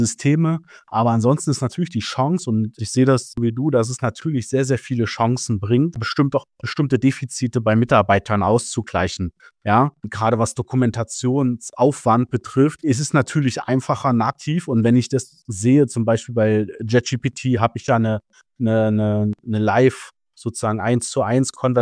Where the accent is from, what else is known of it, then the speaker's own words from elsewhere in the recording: Saxony-Anhalt, Germany; ich komme aus Sachsen-Anhalt, das ist sehr in der Nähe, also 30 Kilometer von Leipzig entfernt.